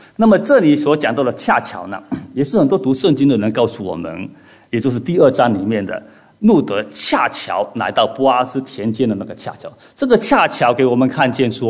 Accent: China; 我们从中国过来

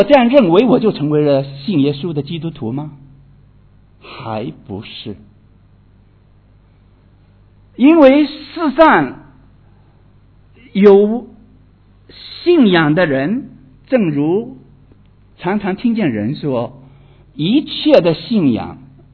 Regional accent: China; 特别是我们中国人哈，生活在一个无神论的社会体系的里边。我们从小被教育的是无神论的教育

